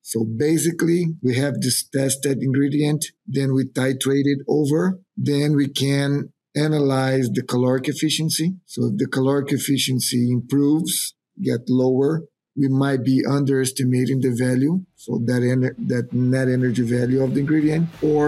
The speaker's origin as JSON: {"language": "English", "country": "Brazil", "second_language": "English", "lives_now": "United States", "said": "I'm originally from Brazil. I spent 13 years down there in the industry across Brazil, Paraguay, and Argentina. And now I'm pursuing my PhD in Iowa State. So I came in here in 2024"}